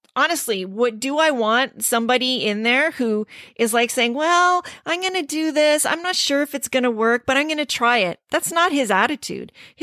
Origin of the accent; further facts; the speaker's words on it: Scarborough, Ontario, Canada; My hometown.